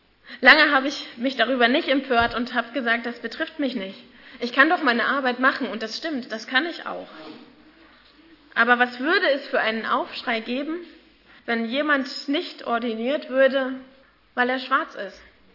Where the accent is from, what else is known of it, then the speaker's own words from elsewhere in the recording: Leipzig, Saxony, Germany; Zum Beispiel in Leipzig, wo ich herkomme